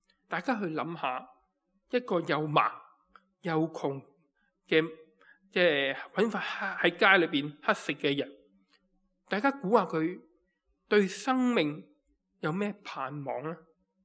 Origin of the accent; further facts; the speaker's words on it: Hong Kong; 或许喺我哋香港人嘅角度判断佢为一位职业嘅乞衣。